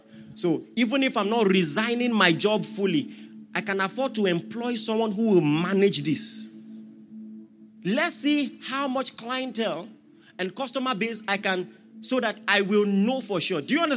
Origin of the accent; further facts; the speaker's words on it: Nigeria; You don't understand how strange that is to me as a Nigerian.